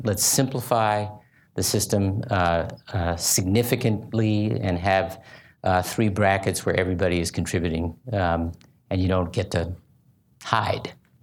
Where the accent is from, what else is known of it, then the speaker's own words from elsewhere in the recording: Chicago, Illinois, United States; When I was growing up on the South Side, nobody said, you know, they're bad because they're wealthy on the North Side.